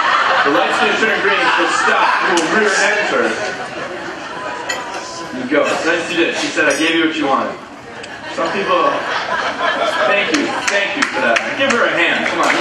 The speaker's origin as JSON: {"language": "English", "town": "New Ulm", "region": "Minnesota", "country": "United States", "tie": "born or raised there", "said": "I'm originally from Minnesota. I grew up in New Ulm, Minnesota. We used to come up here and beat you guys in baseball quite a bit."}